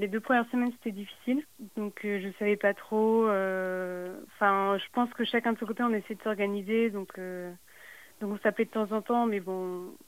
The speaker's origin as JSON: {"language": "French", "country": "France", "said": "j'ai 21 ans et je suis française."}